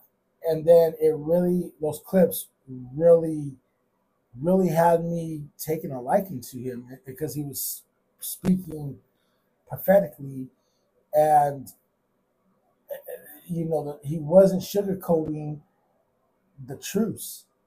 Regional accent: Phoenix, Arizona, United States; in my hometown, in my city of Phoenix, in an area I used to live pretty close

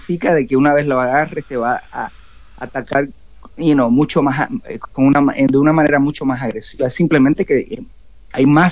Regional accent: Puerto Rico; now in Miami, United States; soy oriundo de Puerto Rico, ¿no? Yo vengo del Caribe, vengo del calor, de la playa.

